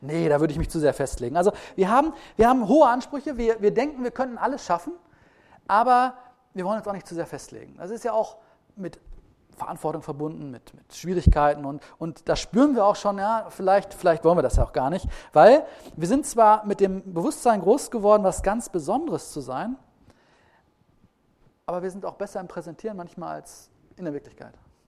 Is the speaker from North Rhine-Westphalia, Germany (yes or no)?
yes; North Rhine-Westphalia, Germany; ich komme aus dem Ruhrgebiet